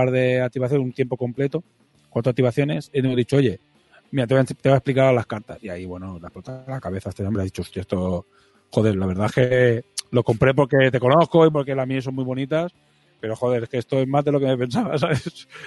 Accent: Balearic Islands, Spain; Nosotros somos de Mallorca

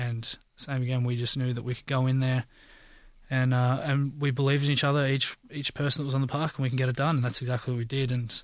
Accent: Australia; Growing up in Australia, I never saw it.

